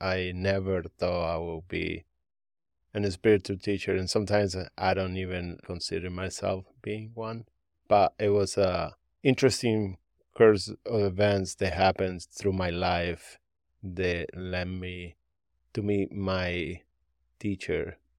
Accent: Buenos Aires, Argentina; moved away as an adult; now in California, United States; I grew up in Argentina. Buenos okay. Aires, Argentina.

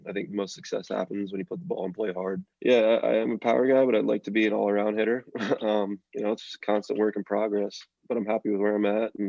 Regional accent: Reading, Pennsylvania, United States; Yeah, so actually I had the Reading Phillies in my hometown, the Phillies AA team. So I grew up going to a lot of those games and stuff.

